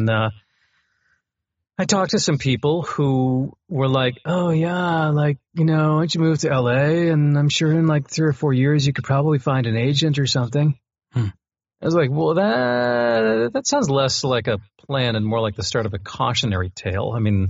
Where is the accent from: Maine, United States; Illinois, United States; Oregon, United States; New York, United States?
Maine, United States; Yeah. I grew up in Maine. My family was kind of one of the ones that liked to move around a little bit, but not very far.